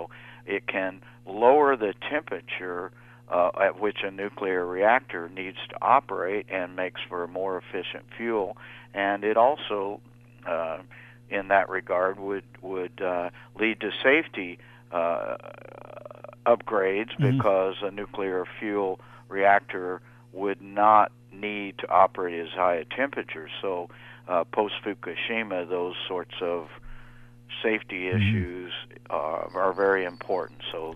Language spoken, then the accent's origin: English; New Mexico, United States; that includes a company in my home state of New Mexico